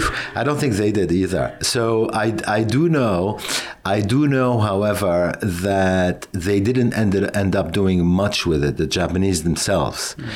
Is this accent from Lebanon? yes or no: yes; Lebanon; also born or lived in United States / London; now in Singapore; I was born and bred in Lebanon. I then, because of the Civil War, finished my education in the United States before starting to work in New York